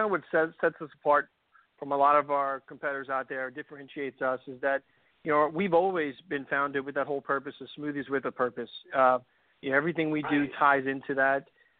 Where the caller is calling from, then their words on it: Metairie, Louisiana, United States; From our corporate headquarters based in Metairie, Louisiana.